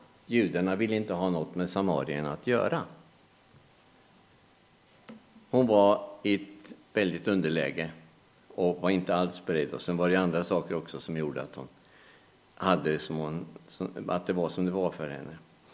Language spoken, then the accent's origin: Swedish; Wallonia, Belgium; now in Sweden; då var någon som kom från Vallonien i Belgien. Det är därifrån vi kommer.